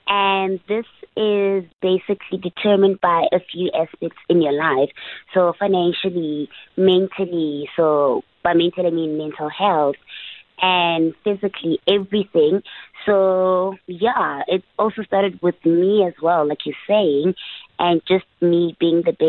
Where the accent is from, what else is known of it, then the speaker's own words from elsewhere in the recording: Free State, South Africa; now in Johannesburg, South Africa; I am from the Free State, currently residing in Johannesburg.